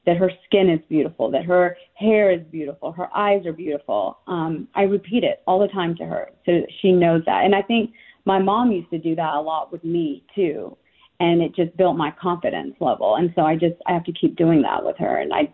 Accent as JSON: {"language": "English", "region": "the South", "country": "United States", "tie": "born or raised there", "said": "I mean, growing up in the South, I mean, I had to deal with both cultures."}